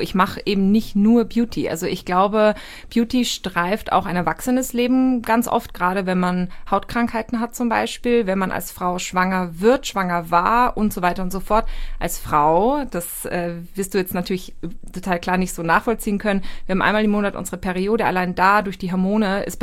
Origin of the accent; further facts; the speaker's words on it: Austria; Ich bin Österreicherin, deswegen sage ich Chemiker, nicht Chemiker.